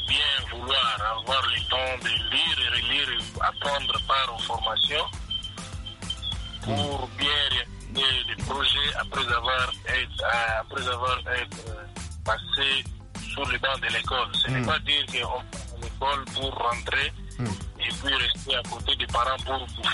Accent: DR Congo; chez nous en RDC

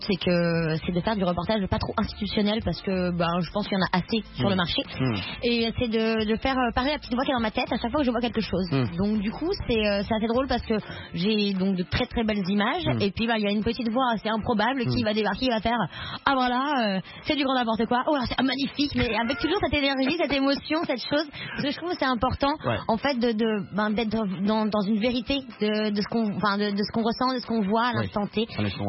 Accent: France; Alors moi, je suis française d'origine, ouais, exactement. Ouais, moi, je vis à Paris, dans le 18e. Donc je représente tout le nord parisien.

